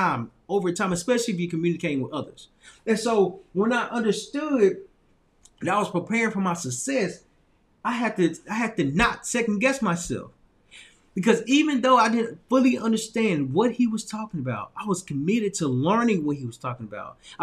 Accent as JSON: {"language": "English", "town": "Little Rock", "region": "Arkansas", "country": "United States", "said": "I'm from Little Rock, Arkansas. I'm from a small town. So I'm used to speaking in a way where I was speaking, right? I still got the Southern in me"}